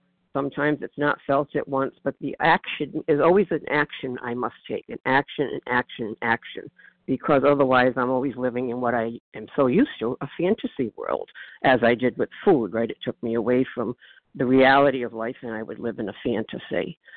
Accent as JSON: {"language": "English", "region": "Rhode Island", "country": "United States", "said": "I'm from Rhode Island"}